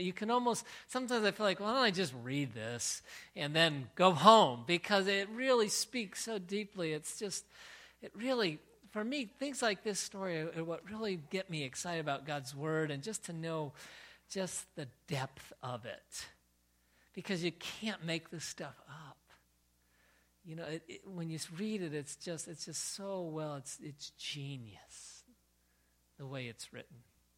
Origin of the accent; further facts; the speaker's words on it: Connecticut, United States; As you know, I was raised in Connecticut, and it just kind of pops in there. Been here for a whole long time.